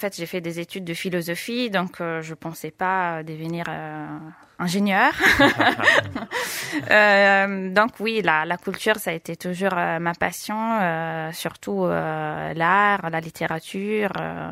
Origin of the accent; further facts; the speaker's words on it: Cusano Mutri, Campania, Italy; born there; French is a second language; now in Milan, Italy; Alors, je suis née à Cusano Mutri, à Benevento, à côté de Benevento. Mais depuis 7 ans, en fait, j'ai déménagé après à Milan. Donc, je suis un peu nord, un peu sud, un mix.